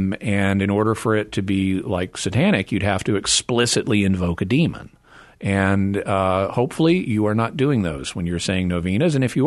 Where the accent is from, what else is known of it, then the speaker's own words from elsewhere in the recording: Arkansas, United States; moved away as an adult; now in California, United States; Back when I was growing up in the Ozarks in northwest Arkansas, which is not too far from where you are in Missouri, we didn't see religious candles in the store.